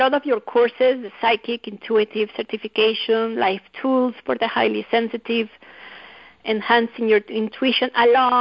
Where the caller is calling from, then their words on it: Fort Lauderdale, Florida, United States; I'm calling you from South Florida, from the Fort Lauderdale area.